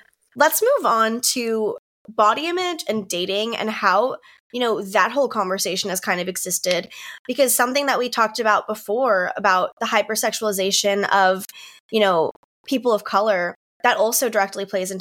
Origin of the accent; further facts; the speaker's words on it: Northeast, United States; now in Miami, United States; and growing up in the Northeast, this was something that I felt was more prevalent up there. Like, I live in Miami now, and I'm definitely in the majority here.